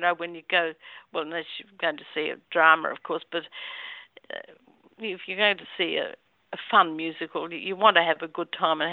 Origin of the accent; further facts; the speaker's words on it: Perth, Western Australia, Australia; The only places we didn't go to Perth, unfortunately. I'm from Perth.